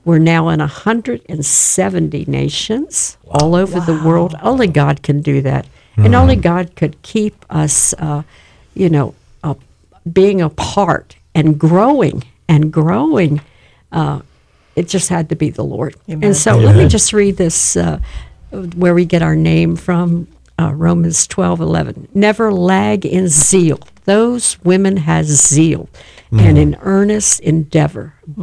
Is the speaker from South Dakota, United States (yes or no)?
no; Vero Beach, Florida, United States; I'm from Vero Beach all the way to Boca.